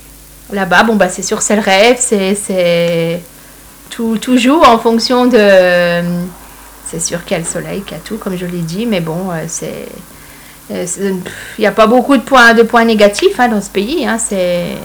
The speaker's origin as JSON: {"language": "French", "country": "France", "said": "Bon, je suis française, c'est sûr"}